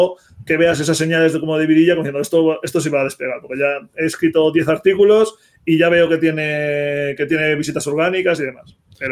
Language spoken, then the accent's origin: Spanish; Alcalá de Henares, Community of Madrid, Spain; como digo, yo soy de Alcalá de Henares.